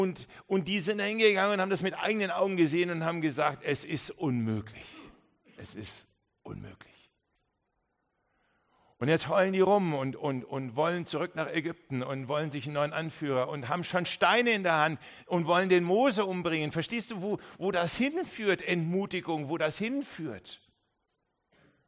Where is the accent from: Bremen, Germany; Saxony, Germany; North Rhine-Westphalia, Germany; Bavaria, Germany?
Bavaria, Germany; Reichenschwand; Ich bin in Reichenschwand aufgewachsen